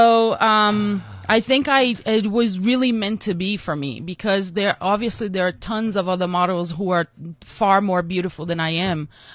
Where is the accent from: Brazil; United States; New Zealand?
Brazil; Amazon; also born or lived in Rio de Janeiro; Well, I moved, like I was saying, I was born in Rio, but I grew up in the Amazon.